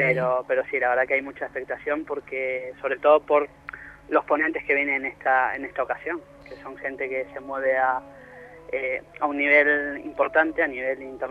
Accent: Argentina; moved away as an adult; yo soy de Argentina. Uh-huh. Estoy aquí desde el 2004, soy diseñador gráfico.

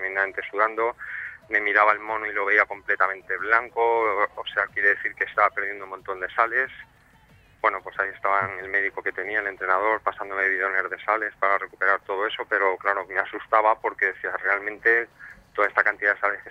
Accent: Madrid, Community of Madrid, Spain; born there; mi familia, aunque yo nací en Madrid, toda mi familia es de Andalucía

